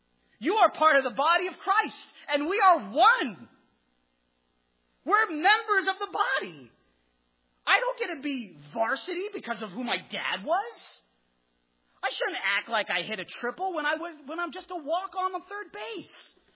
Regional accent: Wyoming, United States; I celebrate the fact that I'm from Wyoming. I enjoy that. I don't forget that.

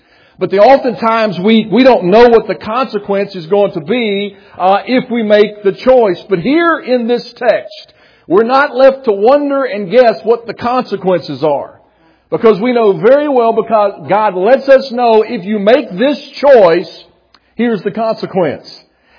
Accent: Asbury, West Virginia, United States; As I told you, I grew up in West Virginia in a little town called Asbury. It's off of Interstate 64 on a road called Route 12. We were 12 miles north of a town called Alderson, West Virginia.

